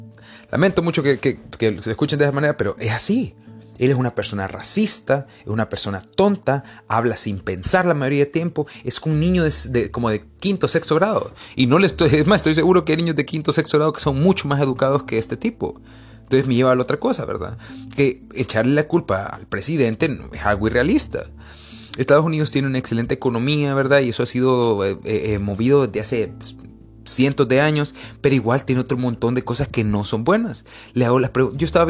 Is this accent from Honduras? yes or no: yes; Honduras; yo soy hondureño, yo amo mi Honduras, amo mi país.